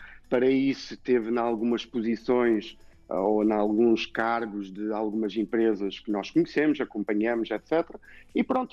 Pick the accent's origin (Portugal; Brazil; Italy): Portugal; also born or lived in France; E no fundo eu nasci em França, voltei para Portugal com cerca de 9 anos.